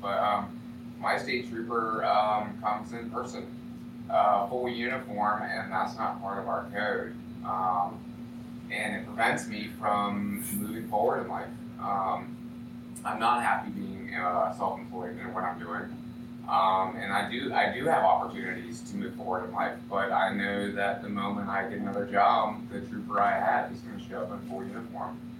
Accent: Virginia, United States

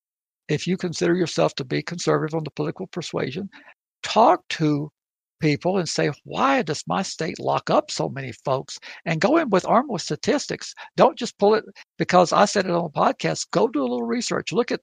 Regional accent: the South, United States; And I kind of poked fun of Texas because I'm a Southerner.

